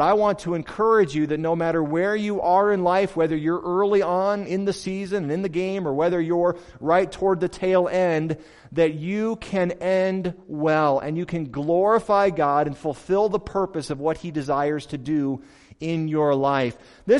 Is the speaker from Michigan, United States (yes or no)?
yes; Michigan, United States; My dad grew up in Colorado. And so even though I grew up in Michigan, we were always Denver fans.